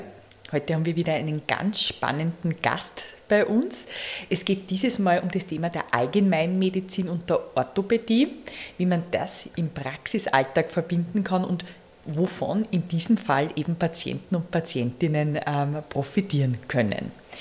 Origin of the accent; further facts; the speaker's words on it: Upper Austria, Austria; Als Oberösterreicherin muss ich einfach sagen, die perfekte Wahl.